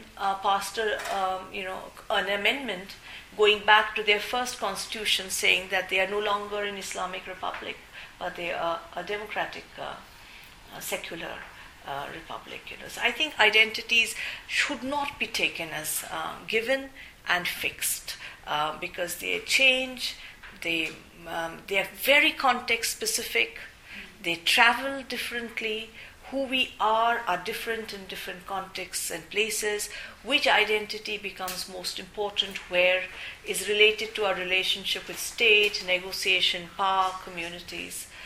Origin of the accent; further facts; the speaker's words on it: India; And I myself in India would never define myself as an Asian Indian. I'm simply Indian